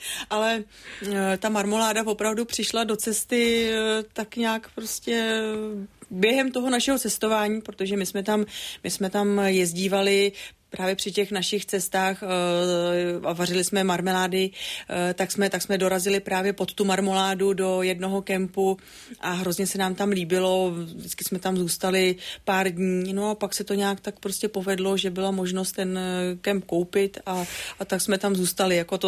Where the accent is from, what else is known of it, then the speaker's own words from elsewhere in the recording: Plzeň, Plzeň Region, Czechia; my jsme vždycky jezdívali právě z tý naší Plzně, na Šumavu